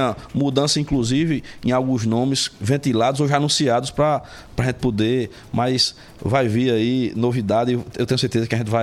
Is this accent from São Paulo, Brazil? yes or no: no; Sousa, Paraíba, Brazil; participo dessa intervenção não como prefeito eleito de Souza, mas como sertanejo, como filho do sertão